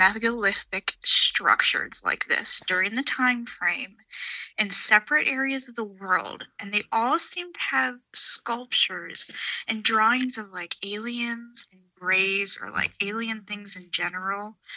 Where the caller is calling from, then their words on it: Ohio, United States; Okay, I'm calling from Ohio.